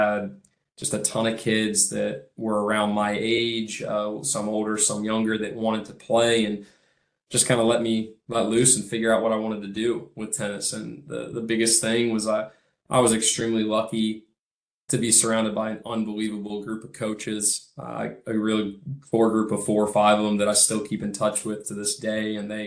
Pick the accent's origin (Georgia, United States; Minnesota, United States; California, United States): Georgia, United States; Alpharetta; I grew up in the Atlanta area, just north of it, in Alpharetta, Johns Creek.